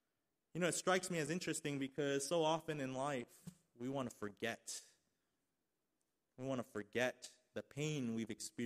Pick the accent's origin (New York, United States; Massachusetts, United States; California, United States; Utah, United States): New York, United States; Staten Island; I grew up in Staten Island, and so a lot of Staten Islanders are Italian American.